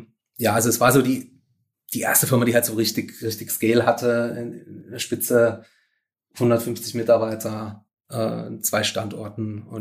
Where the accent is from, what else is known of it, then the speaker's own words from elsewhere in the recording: Dresden, Saxony, Germany; ich komm ursprünglich aus Dresden. Ich war damals Schüler am Gymnasium